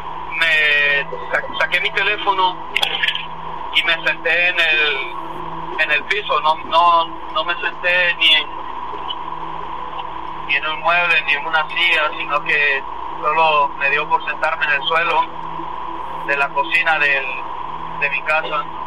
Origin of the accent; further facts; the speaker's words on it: Honduras; now in New York, United States; Me llamo desde el estado de Nueva York, pero soy originario de Honduras.